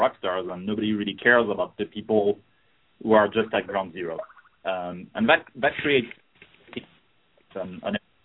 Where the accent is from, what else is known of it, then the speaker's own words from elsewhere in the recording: Paris, Île-de-France, France; accent: French; English is a second language; So it's going to be easy to recognize me because of my French accent. I come from Paris.